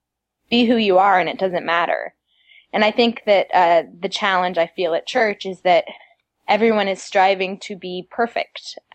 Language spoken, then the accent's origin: English; Madrid, Community of Madrid, Spain; to continue to stay Mormon is because of the foundation I had in the church as a child, because I grew up in Madrid.